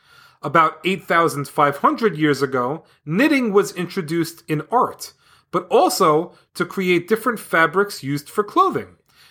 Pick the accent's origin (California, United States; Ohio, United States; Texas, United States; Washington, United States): Texas, United States; Houston; I'm from Houston, Texas.